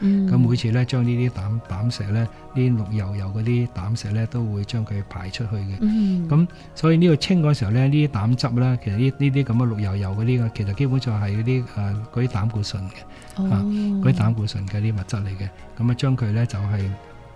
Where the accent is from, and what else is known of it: Hong Kong